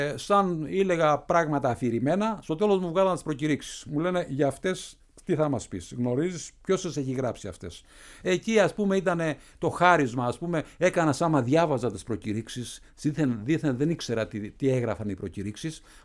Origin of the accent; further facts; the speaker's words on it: Northern Epirus, Albania; Από το χωριό μου παράδειγμα, είναι το μεγαλύτερο, τυχαίνει να είναι το μεγαλύτερο χωριό στη Βόρειο Ήπειρο